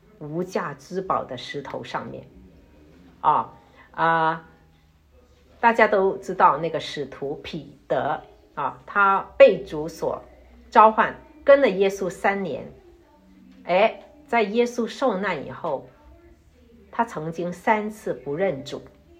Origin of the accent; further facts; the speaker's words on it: China; 就像我们中国人念古代的诗词